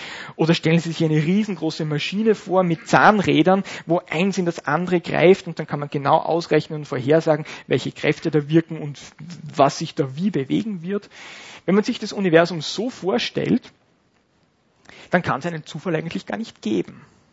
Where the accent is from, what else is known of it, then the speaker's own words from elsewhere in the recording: Upper Austria, Austria; ich bin ursprünglich Oberösterreicher, zufällig oder nicht. Habe dann in Wien Physik studiert